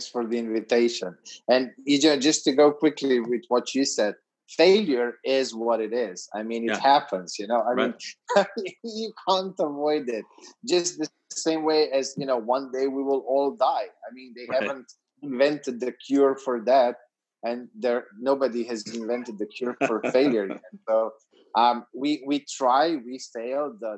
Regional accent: Slovenia; English is a second language; I am from a small little country in Europe called Slovenia. Just 2 million people

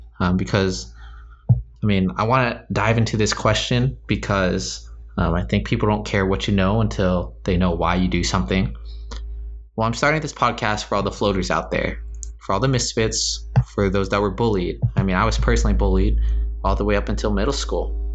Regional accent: California, United States; One of the perks growing up in Southern California, hands down, is the diversity and the melting pot of it all.

